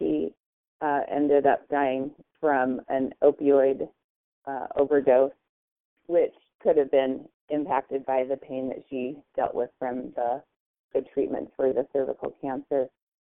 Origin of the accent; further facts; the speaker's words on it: Utah, United States; I'm from a family of 10 children. I grew up in Utah